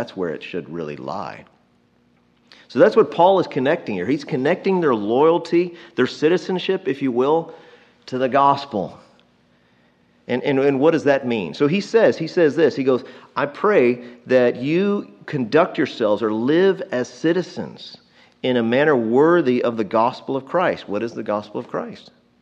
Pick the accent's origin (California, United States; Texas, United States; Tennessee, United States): Texas, United States; And in me being a Texan, I can say, hey, I think it was a good kind of pride.